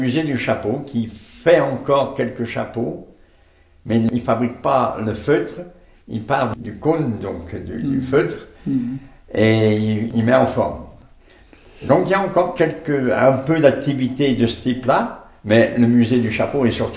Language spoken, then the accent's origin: French; Viricelle, Auvergne-Rhône-Alpes, France; Alors je suis né ici à Viricelle, j'ai été à l'école du village de Viricelle.